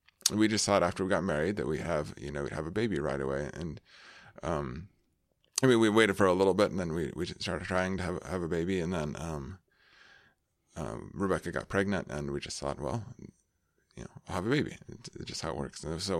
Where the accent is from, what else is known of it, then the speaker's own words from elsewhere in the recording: Richland, Washington, United States; born there; So I was born in Eastern Washington, in the Tri-Cities, Richland, more specifically.